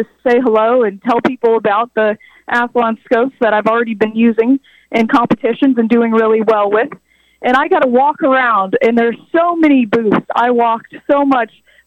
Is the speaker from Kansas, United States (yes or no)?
yes; Emporia, Kansas, United States; Yes, so I grew up here in Emporia, Kansas, and I grew up playing sports and doing activities like a lot of other kids